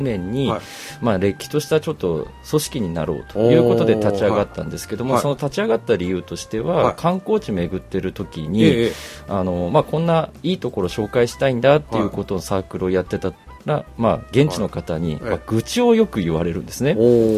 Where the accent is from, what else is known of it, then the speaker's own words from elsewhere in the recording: Kushiro, Hokkaido, Japan; 私は釧路出身なんですけども